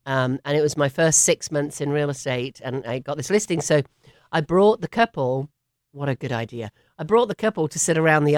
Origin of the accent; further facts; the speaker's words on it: England, United Kingdom; moved away; you all can probably tell I'm from England originally. I've been here for 27 years, gosh.